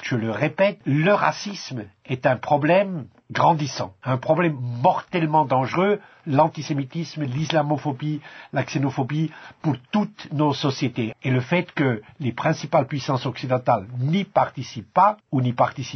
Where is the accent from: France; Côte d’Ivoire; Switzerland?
Switzerland; je parle en tant qu'Européen, en tant que Suisse